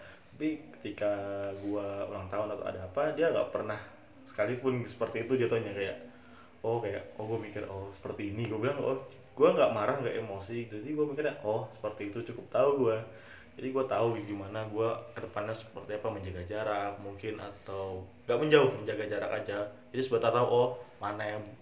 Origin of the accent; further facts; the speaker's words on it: Senulin, South Kalimantan, Indonesia; karena pertama rumah gue jauh kalau dari kota pusat kota Banjarbaru ya jatuhnya lumayan jauh karena gue dari Senulin kalau mau nongkrong ke Banjarbaru tuh ya 11 kilo lah kasarnya dari rumah gue itu